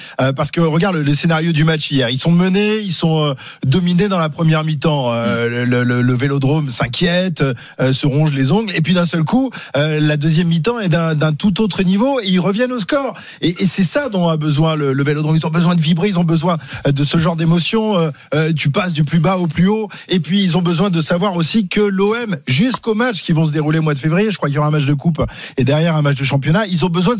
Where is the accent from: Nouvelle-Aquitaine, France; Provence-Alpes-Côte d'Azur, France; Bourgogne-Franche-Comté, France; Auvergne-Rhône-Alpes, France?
Provence-Alpes-Côte d'Azur, France; Nice; Un petit peu, oui, mais je peux pas le dire en tant que niçois.